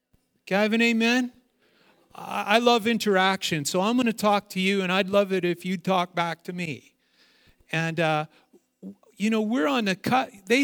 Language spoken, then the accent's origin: English; Kelowna, British Columbia, Canada; I started out saying I grew up in Kelowna on an orchard.